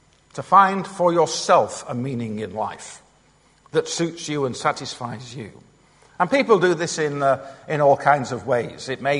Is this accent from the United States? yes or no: no; Manchester, North West England, United Kingdom; even though I come from Manchester